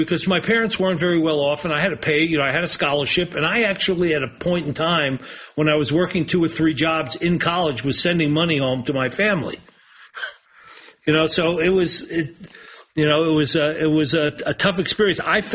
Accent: New York, United States; I was a kid growing up in New York who was watching people out

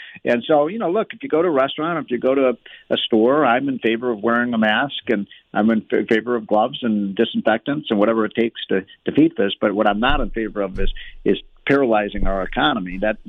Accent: Illinois, United States; my home state of Illinois

